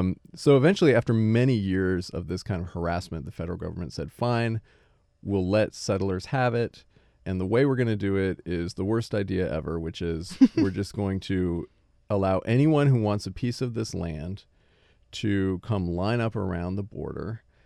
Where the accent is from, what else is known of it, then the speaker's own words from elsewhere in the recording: Oregon, United States; I grew up in Oregon, and I remember that feeling growing up that I was far away from the places where things really mattered in the culture.